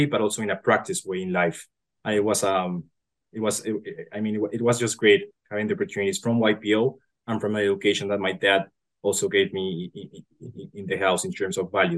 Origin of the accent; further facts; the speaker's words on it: Colombia; when I was very young, growing up in Colombia